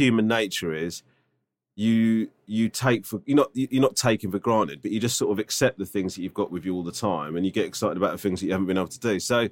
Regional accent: London, United Kingdom; now in Israel; I'm originally from London

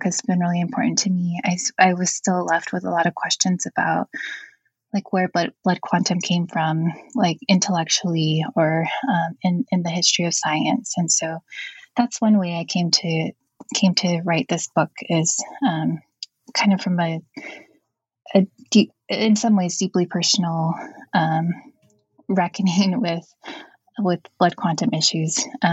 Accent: Hawaii, United States; I guess one of them is that I'm Native Hawaiian and I always grew up learning or trying to figure out all the issues around blood quantum that were manifest in my family. And my mom grew up on a homestead in Waimanalo, Hawaii.

